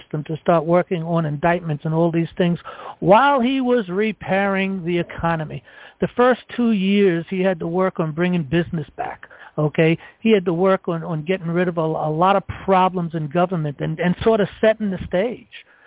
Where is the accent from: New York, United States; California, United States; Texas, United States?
New York, United States; I happen to have that knowledge because I come from New York